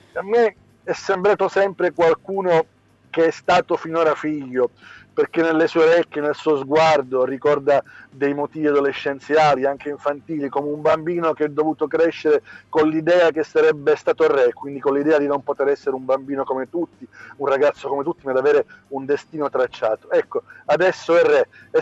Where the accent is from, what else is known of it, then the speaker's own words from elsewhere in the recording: Palermo, Sicily, Italy; da palermitano che sta a Mondello